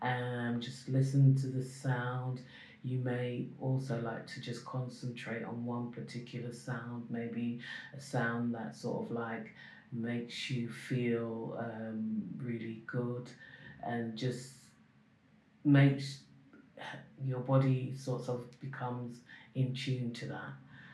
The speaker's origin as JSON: {"language": "English", "region": "London", "country": "United Kingdom", "tie": "born or raised there", "said": "I grew up in, I started off in South London and then I moved to West London, and I grew up mainly in West London. Yeah, I remember South London very vaguely."}